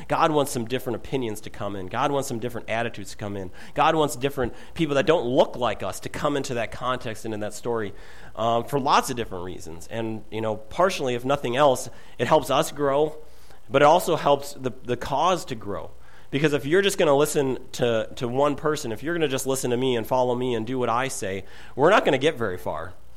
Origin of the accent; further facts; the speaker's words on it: Midwest, United States; most of us, you know, growing up in the Midwest